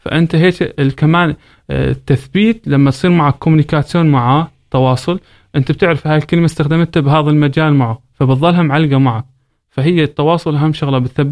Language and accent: Arabic; Syria; now in Germany; أنا هيك، أنا حابب هيك، أنا من سوريا، أنا هيك وضعي